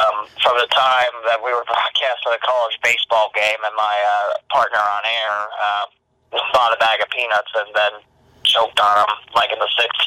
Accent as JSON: {"language": "English", "town": "West Alexandria", "region": "Ohio", "country": "United States", "tie": "born or raised there", "said": "My hometown is actually West Alexandria. It's a not a suburb, but it's a little country town about 30 minutes west of Dayton."}